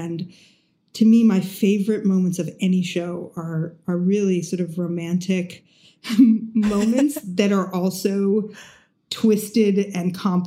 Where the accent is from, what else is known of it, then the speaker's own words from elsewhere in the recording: Ibiza, Balearic Islands, Spain; I grew up in Ibiza, Spain, and we didn't have access to English books, and I was an American.